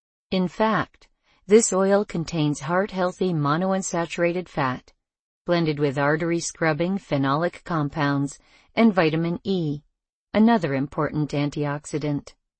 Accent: Italy; English is a second language; Born and raised in Italy, I have firsthand experience of what this diet is all about.

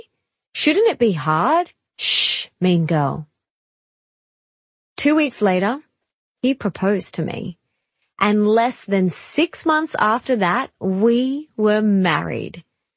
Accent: Australia; such as being born and raised in Australia with parents who love me and a healthy body.

